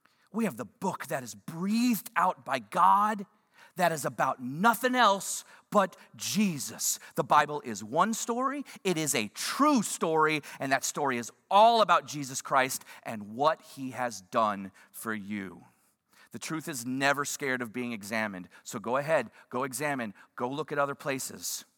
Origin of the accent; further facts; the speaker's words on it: Houston, Texas, United States; I've spent many years growing up in the Houston area.